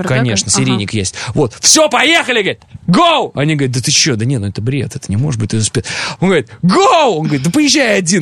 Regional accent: Urals, Russia; Я сам с Урала, я здесь, никуда уезжать не собираюсь

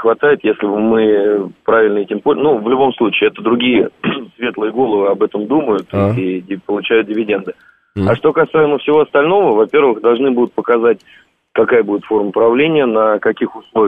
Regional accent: Moscow, Russia; Я как москвич буду только рад.

